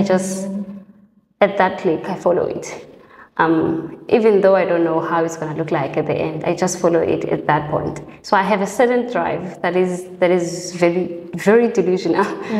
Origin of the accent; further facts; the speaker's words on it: Eastern Cape, South Africa; moved away as an adult; now in Cape Town, South Africa; I grew up in Eastern Cape, studied there to high school, came here for varsity.